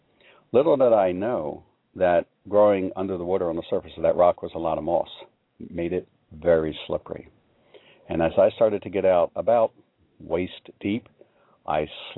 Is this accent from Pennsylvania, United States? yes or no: yes; Chester, Pennsylvania, United States; It was when I was just a small boy, 6 years old, in 1960. We lived near a creek, my hometown of Chester, Pennsylvania.